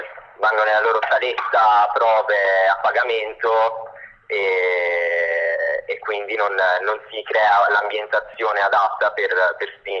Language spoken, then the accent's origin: Italian; Benevento, Campania, Italy; nelle piccole città, poi appunto vengo da Benevento